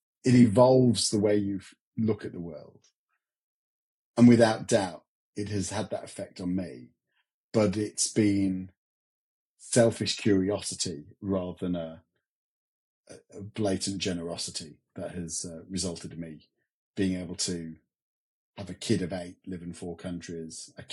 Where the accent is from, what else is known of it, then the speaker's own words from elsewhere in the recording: Nottingham, East Midlands, United Kingdom; also born or lived in Australia; And I grew up in Nottingham. I thought Nottingham was the greatest place on the planet.